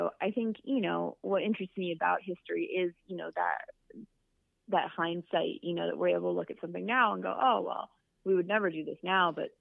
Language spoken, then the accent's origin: English; Philadelphia, Pennsylvania, United States; so I grew up in Philadelphia, and there are a lot of really, really old buildings in the city of Philadelphia, obviously.